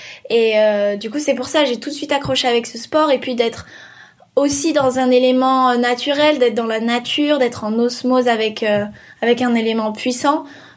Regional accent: the Alps, France; now in Bayonne, France; Je suis originaire des Alpes et j'ai déménagé il y a 8 ans dans le Pays Basque avec ma maman et ma sœur.

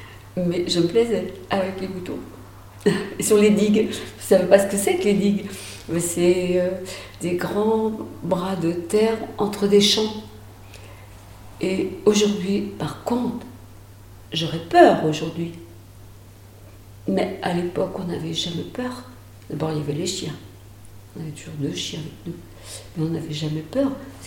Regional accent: Grues, Pays de la Loire, France; born there; Je suis née à Grue, en 1945. Mes parents étaient bergers. Et ils ont changé plusieurs fois de maison, tout ça. J'ai fait ma scolarité à Angles. Et après, j'ai travaillé un petit peu sur Angles.

